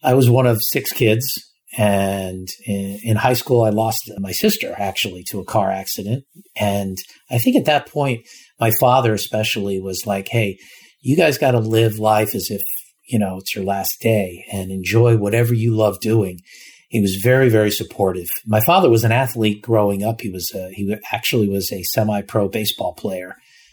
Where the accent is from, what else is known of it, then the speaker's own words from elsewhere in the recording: Florida, United States; also born or lived in Washington, D.C. / Connecticut; I was born in Washington, D.C. and spent most of my life on the East Coast. My younger childhood up in a small town in Connecticut. Moved down to Florida with my family around 1977.